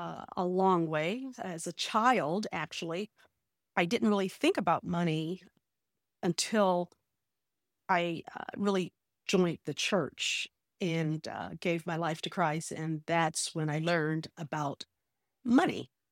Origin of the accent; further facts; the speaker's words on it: Miami, Florida, United States; I grew up in Miami, Florida, a neighborhood called Liberty City, infested with drugs and prostitution.